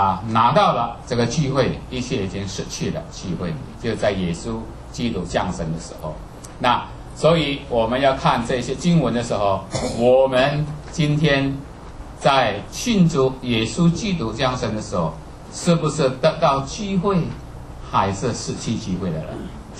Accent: China; 我们中国人更多哈、啊，是不是？

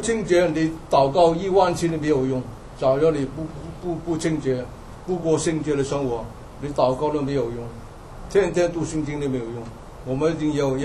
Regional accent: United States; 你看这个小鼹鼠这个动作向我们美国人挑战审判我们

